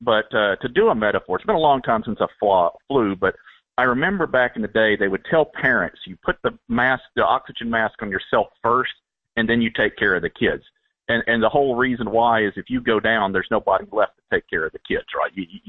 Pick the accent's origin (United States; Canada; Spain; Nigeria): United States; I'm an American, and I care.